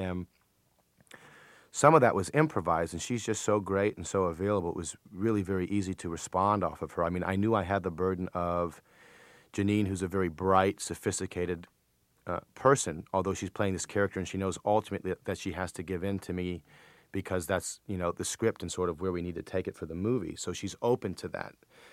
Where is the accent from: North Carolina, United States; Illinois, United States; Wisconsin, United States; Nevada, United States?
Illinois, United States; Lake Forest; also born or lived in Buffalo Grove, United States; I was raised in Buffalo Grove, which is sort of a middle-class suburb in Illinois. And I lived there till I was 8, and then I moved to Lake Forest, Illinois, which is an upper-class suburb of Illinois. And I lived there until I was 18 and graduated.